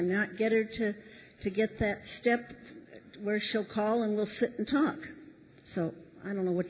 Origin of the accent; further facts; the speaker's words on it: Dallas, Texas, United States; now in Memphis, United States; I'm from Memphis, Tennessee, really from Dallas, but I hang out in Memphis right now.